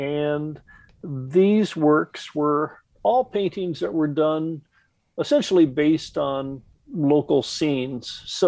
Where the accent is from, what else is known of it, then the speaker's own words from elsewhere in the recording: Bloomington, Illinois, United States; the fact that I grew up in Bloomington Normal and I detasseled in McLean County